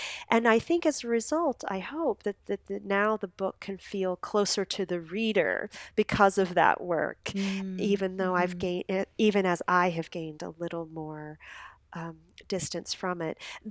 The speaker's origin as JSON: {"language": "English", "town": "Lubbock", "region": "Texas", "country": "United States", "tie": "born or raised there", "said": "And when I very first Googled PFAS Air Force Texas, my hometown, Lubbock, and the now shuttered Air Force Base of Reese was the first site to come up."}